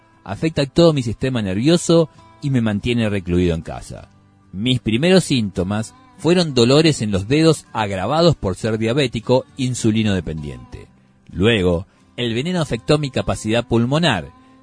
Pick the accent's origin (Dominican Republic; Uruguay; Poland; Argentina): Argentina; Basavilbaso, Entre Ríos; yo soy de Basavilbaso, Entre Ríos, donde la gente aprendió a pasar por encima de la frustración sobre las carruzas de los carnavales.